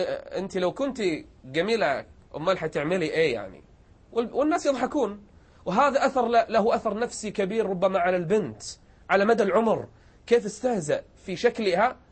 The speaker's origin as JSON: {"language": "Arabic", "country": "Kuwait"}